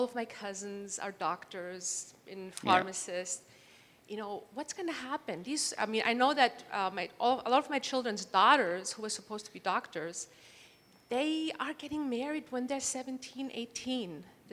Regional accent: Damascus, Damascus Governorate, Syria; now in United States; I grew up in Damascus between 1976 and 87. My father's family are refugees, Alawite refugees from the Golan Heights. My mom is German

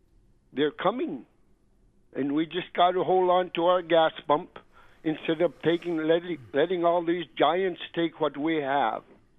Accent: Alaska, United States; I've been born and raised in the Arctic for 60 years, and we've seen oil development occur, and we've seen our Trans-Alaska pipeline go into production

